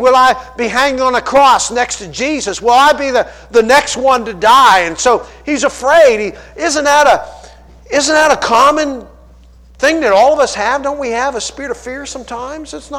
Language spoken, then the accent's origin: English; Pittsburgh, Pennsylvania, United States; I'm from Pittsburgh. I don't have a Pittsburghese, but if I did, I'd say Yinz guys, you know.